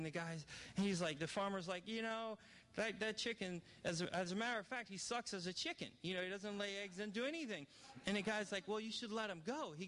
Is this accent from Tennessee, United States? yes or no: no; New Orleans, Louisiana, United States; We're going to go through my hometown, New Orleans, and then we're going to go to Icky Paw in New York. She's actually from New York. I'm from New Orleans